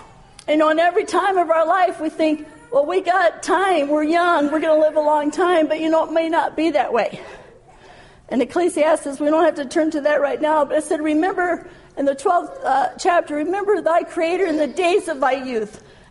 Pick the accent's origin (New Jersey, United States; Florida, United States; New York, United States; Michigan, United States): Michigan, United States; We came from Michigan. I like all the snow.